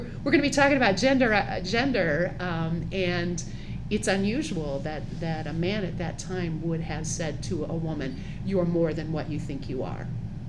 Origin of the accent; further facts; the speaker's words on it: St. Louis, Missouri, United States; I was born in St. Louis, Missouri, proper. And then when I was six, we moved out to the suburbs. And we moved out to an area that was the most highly populated in the St. Louis area at that time.